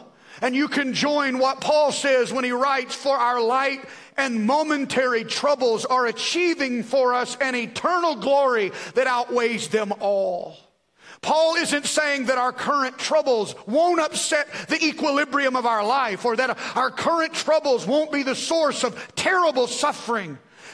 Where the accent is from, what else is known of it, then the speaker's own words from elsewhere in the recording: United States; I believe as an American, it is my right, it is my privilege, it is my responsibility.